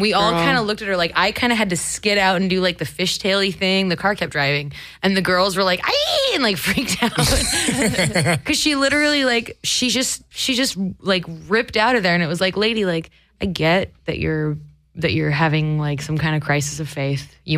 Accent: Burbank, California, United States; But I'm from the Burbank area, so your guys' old hood in NoHo that's my stomping ground.

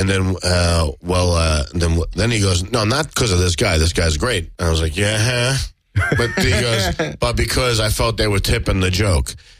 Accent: Brooklyn, New York, United States; I grew up in Brooklyn. I'm in Queens and Manhattan.

